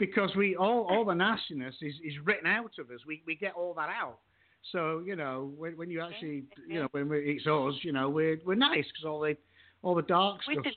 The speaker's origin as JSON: {"language": "English", "region": "England", "country": "United Kingdom", "said": "obviously being from England."}